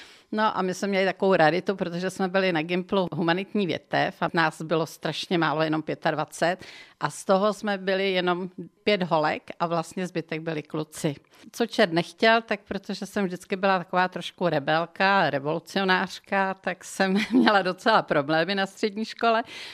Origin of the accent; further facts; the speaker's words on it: Benešov nad Černou, South Bohemian Region, Czechia; Tak já jsem opravdu pravá Jihočeška, protože jsem se narodila v Benešově nad Černou, což je takový podhůří Novohradských hor, nebo dá se říct střed, protože kousíček je to do Novýhradu, kousíček je to do Kaplice, kousíček je to do Trových Svinů. Takže opravdu jsem domorodkyně, narodila jsem se tady.